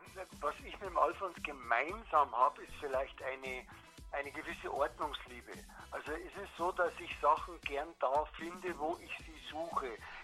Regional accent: Bavaria, Germany; Ich bin Bayer einfach. Ich bin eigentlich zutiefst Bayer, das gebe ich zu.

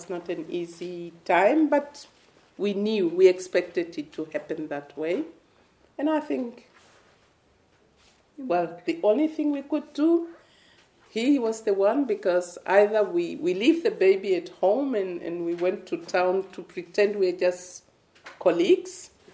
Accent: Namibia; As I said earlier, we are both born and bred in Namibia. So we know our communities. We know the mentalities.

